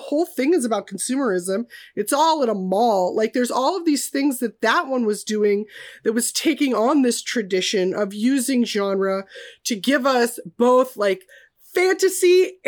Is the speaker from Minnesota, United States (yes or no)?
yes; Minnesota, United States; I'm from Minnesota. You know, that's how we say it in God's country.